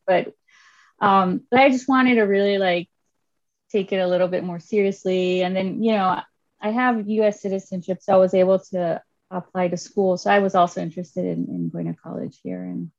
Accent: Puerto Vallarta, Jalisco, Mexico; now in Imperial Beach, United States; I grew up in Puerto Vallarta, where I started surfing back in the day, and decided to move to Imperial Beach

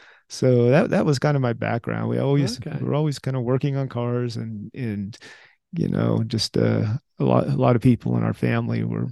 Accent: California, United States; And so I grew up in the Bay Area, but I spent a lot of weekends up in the hills with them.

